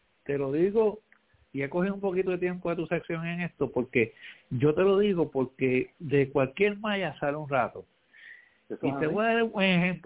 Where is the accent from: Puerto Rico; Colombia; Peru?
Puerto Rico; San Juan; tú sabes que yo me crié en el barrio en Villa Palmera